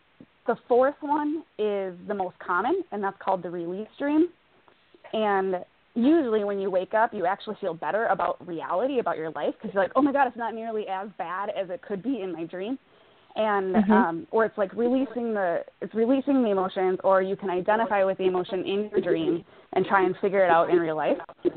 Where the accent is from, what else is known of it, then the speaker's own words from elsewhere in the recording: Minnesota, United States; actually, and I'm from Minnesota.